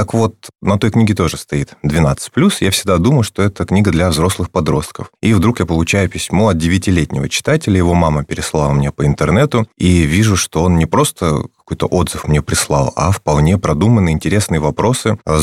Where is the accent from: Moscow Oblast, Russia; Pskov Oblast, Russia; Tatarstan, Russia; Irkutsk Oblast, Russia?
Irkutsk Oblast, Russia; Irkutsk; Я же из Иркутска